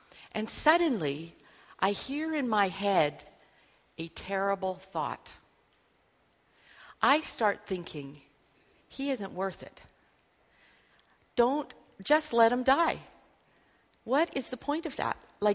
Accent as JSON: {"language": "English", "country": "Canada", "said": "I'm a Canadian."}